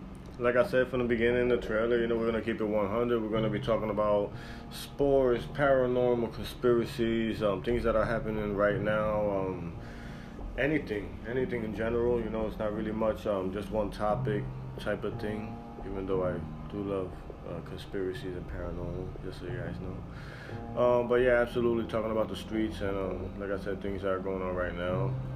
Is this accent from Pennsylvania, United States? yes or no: yes; Philadelphia, Pennsylvania, United States; now in Wisconsin, United States; Again, we're from Philadelphia. And parents from Puerto Rico. And we're here in Wisconsin now, so it's just the way life goes.